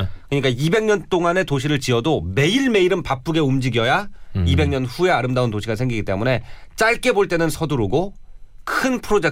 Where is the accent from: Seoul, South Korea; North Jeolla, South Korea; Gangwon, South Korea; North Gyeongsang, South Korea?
Gangwon, South Korea; Wonju; 제가 이제 원래 원주 출신인데